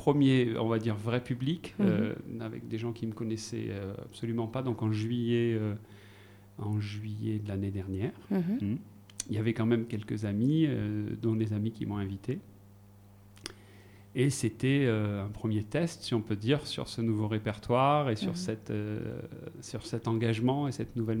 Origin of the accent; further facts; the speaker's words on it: Marseille, Provence-Alpes-Côte d'Azur, France; Je suis originaire de Marseille.